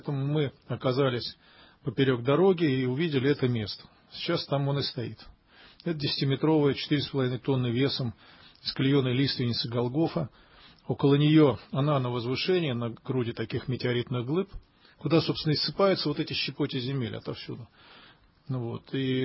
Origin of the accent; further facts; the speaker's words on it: Moscow, Russia; Хотя, в общем-то, сам я коренной москвич, и родители мои жили в Москве, и родился в Москве. И большая и лучшая часть моей жизни, она прошла здесь.